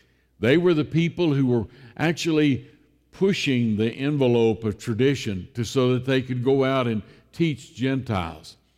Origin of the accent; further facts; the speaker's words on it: Abilene, Texas, United States; I think about my own youth, growing up in Abilene, Texas.